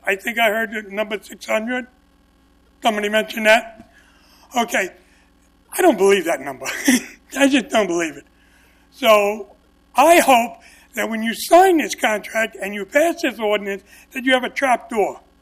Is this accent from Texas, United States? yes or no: no; New York, United States; I grew up in New York, so I know New York.